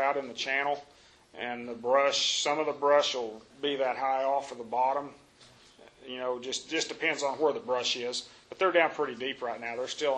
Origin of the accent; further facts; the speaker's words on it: Oklahoma, United States; I grew up in Oklahoma, caught white bass when I was a kid.